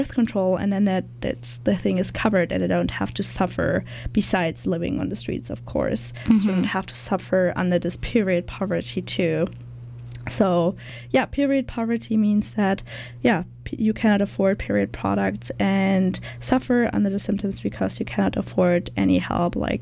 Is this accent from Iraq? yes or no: no; Germany; now in Canada; So I'm from Germany